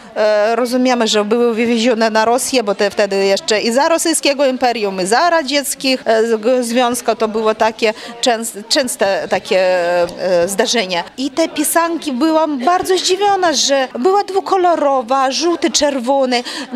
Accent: Dnipro, Dnipropetrovsk Oblast, Ukraine; Polish is a second language; now in Poland; Przyjechałam z Ukrainy, z miasta Dnipro, południowy wschód

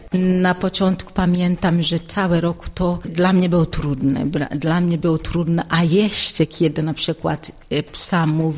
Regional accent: Tanzania; Jestem z Tanzanii i tam urodziłam się, nauczyłam się i studiowałam, zanim wstąpiłam do tego zgromadzenia.

